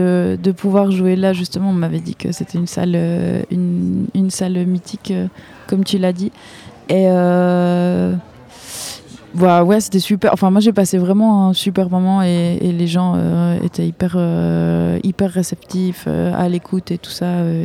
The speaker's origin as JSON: {"language": "French", "country": "Switzerland", "tie": "born or raised there", "said": "Moi, j'ai grandi en Suisse"}